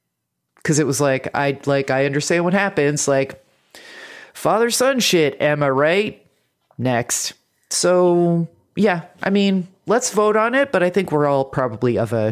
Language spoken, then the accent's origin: English; New Jersey, United States; I'm from New Jersey and watched 90210